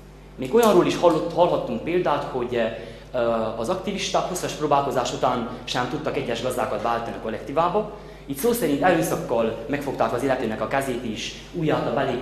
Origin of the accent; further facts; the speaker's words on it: Gyergyóalfalu, Harghita, Romania; Dolgozatom témája a kommunizmus, azon belül a kollektivizálás folyamat a szülőfalumban, Gyergyó Alfaluban.